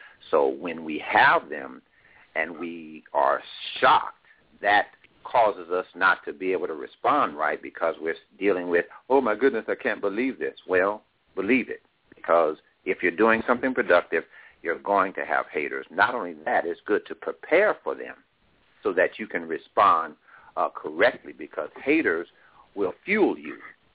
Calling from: Compton, California, United States; Yeah, and I'm calling from Compton, California.

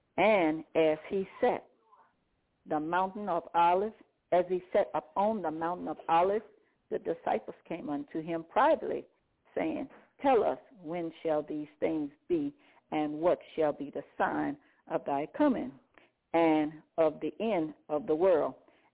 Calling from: Baton Rouge, Louisiana, United States; I'm calling from Baton Rouge, Louisiana.

